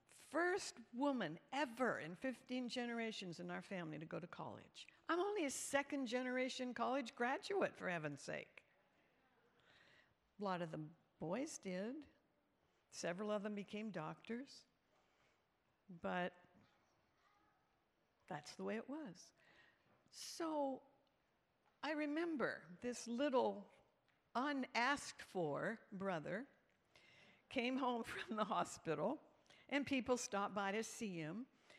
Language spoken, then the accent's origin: English; Canada; now in United States; I grew up in Canada, so we called it the garage.